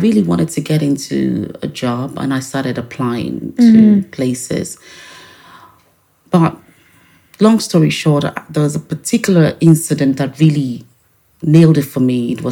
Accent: Nigeria; English is a second language; now in Ireland; I'm originally from Nigeria.

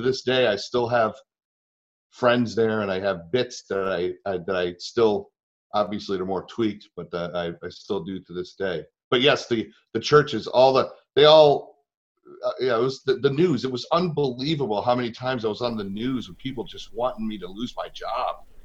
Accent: Syracuse, New York, United States; Even though I'm from Syracuse, you know, they hear the state New York, they think the city

